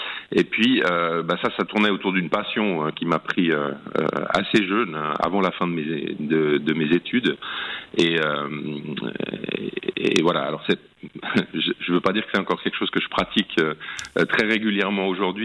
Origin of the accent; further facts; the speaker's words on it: Geneva, Switzerland; moi, je suis né et j'ai grandi à Genève, hein, dans la commune d'Aunay, pour être précis, qui fait un peu le lien entre la ville et la campagne.